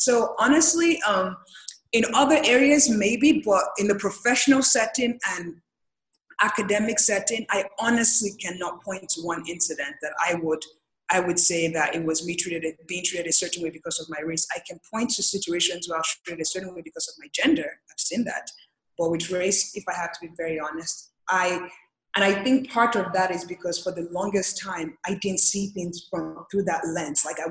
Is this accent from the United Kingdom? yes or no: no; Nigeria; now in United States; Is being Nigerian, when I first moved to the US, I really didn't see things through the lens of race.